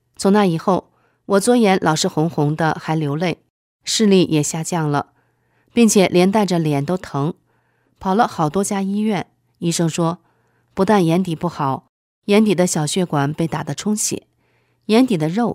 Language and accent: Chinese; Shandong, China; 我是山东人